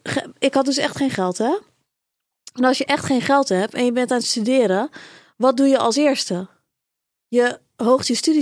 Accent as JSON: {"language": "Dutch", "town": "Nijkerk", "region": "Gelderland", "country": "Netherlands", "tie": "born or raised there", "also_born_or_lived": "Amersfoort", "said": "In Nijkerk. Dus dat is een boerendorpje vlakbij Amersfoort."}